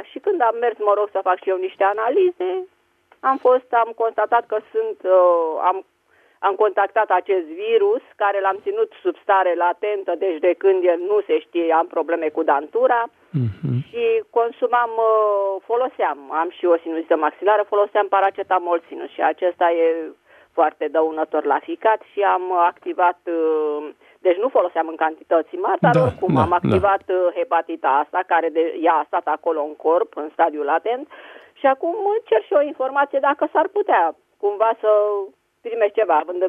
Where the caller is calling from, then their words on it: Târgoviște, Dâmbovița, Romania; de la Târgoviște.